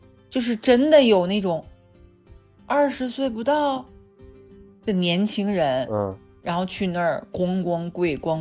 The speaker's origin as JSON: {"language": "Chinese", "region": "Beijing", "country": "China", "said": "然后说你们从哪儿来的，我们说从北方北京什么什么的"}